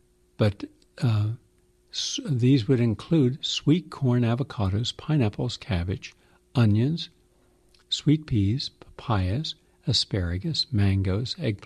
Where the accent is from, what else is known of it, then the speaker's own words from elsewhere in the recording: West Virginia, United States; that's the bottom of West Virginia, my home state.